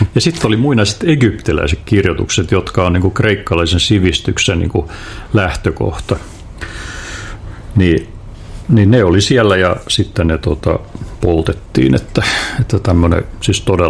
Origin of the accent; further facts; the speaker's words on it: Piikkiö, Southwest Finland, Finland; mä olen varttunut kirjastossa käytännössäni lapsena Piikkiössä kotiseudulla